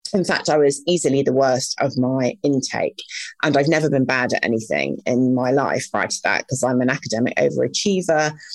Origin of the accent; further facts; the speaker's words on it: Sheffield, Yorkshire and the Humber, United Kingdom; And I grew up in Sheffield, where I know you're from, in a Jewish immigrant community where I didn't know anybody who went to work for someone else.